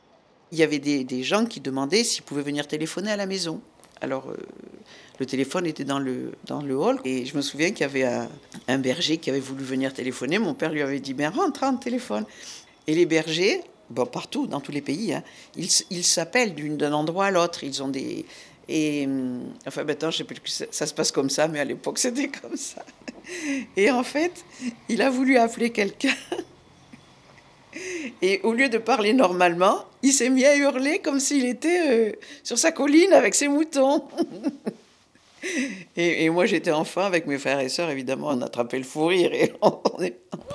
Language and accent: French; Tunisia; Quand j'étais enfant, j'habitais en Tunisie.